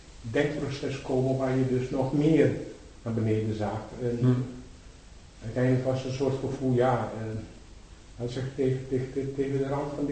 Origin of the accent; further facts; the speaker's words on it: India; Dutch is a second language; Ik kom uit India en uiteindelijk voel ik me heel goed.